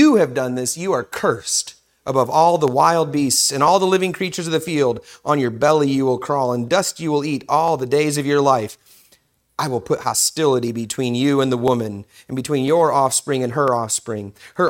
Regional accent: Michigan, United States; I grew up in Michigan. It's kind of a rivalry thing.

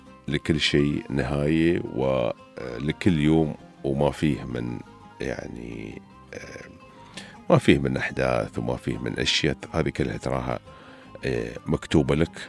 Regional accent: United Arab Emirates

